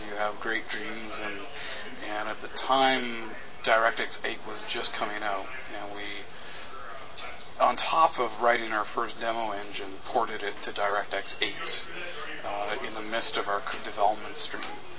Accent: Winnipeg, Manitoba, Canada; it was founded in my hometown of Winnipeg, Manitoba in Canada

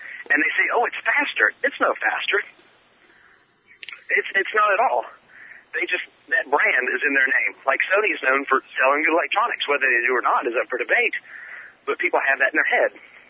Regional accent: the South, United States; And, we're from the South. Civil War is still being debated down here.

